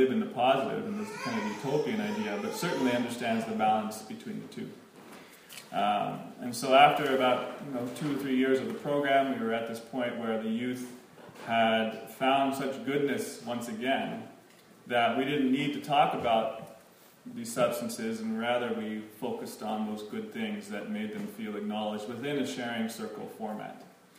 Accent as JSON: {"language": "English", "country": "United States", "moved": "yes", "lives_now": "Winnipeg, Canada", "said": "I was originally from the States, came to Canada not too long ago, and to Winnipeg because of a very attractive young woman"}